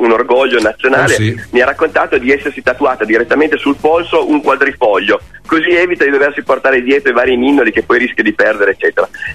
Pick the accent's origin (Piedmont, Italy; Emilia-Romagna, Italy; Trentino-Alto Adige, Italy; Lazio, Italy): Piedmont, Italy; accent: Piedmontese; Spero che questo non mi abbia fatto perdere il mio accento tipicamente piemontese, cui tengo